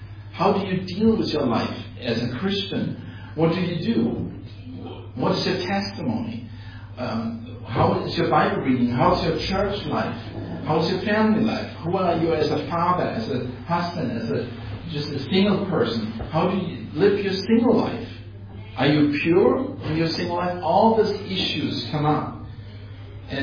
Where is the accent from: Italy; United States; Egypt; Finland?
Finland; now in Berlin, Germany; And I'm Finnish. I'm actually coming since 50 years to Finland, so that's kind of our summer retreat when everything is busy in Berlin